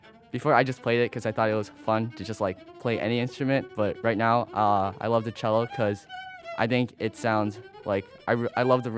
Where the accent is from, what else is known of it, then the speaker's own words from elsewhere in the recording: Long Grove, Illinois, United States; I'm from Long Grove, Illinois. I am 14 years old, and I'm currently enrolled in Woodlawn Middle School.